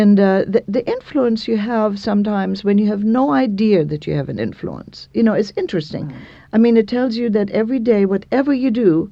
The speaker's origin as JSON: {"language": "English", "country": "Germany", "second_language": "English", "said": "I'm sorry, but I come from Germany and you don't call me by my first name."}